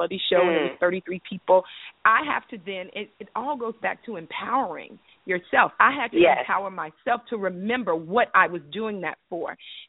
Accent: Memphis, Tennessee, United States; So I have a really huge following, of course, in my hometown of Memphis, Tennessee. I'm from Memphis.

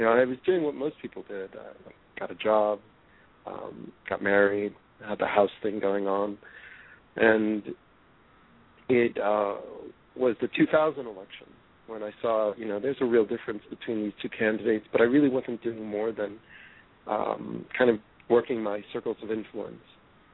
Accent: New York City, New York, United States; Well, a lot of it really starts from where I grew up. I grew up in Elmhurst, Queens, and it's Queens.

